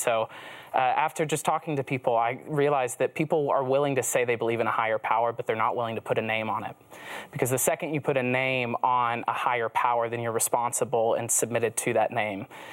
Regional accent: the South, United States; very different than friends that I had growing up in the Bible Belt

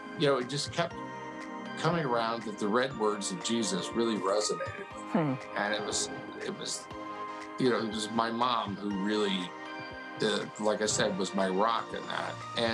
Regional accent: Houston, Texas, United States; I come from Houston, which was Space City.

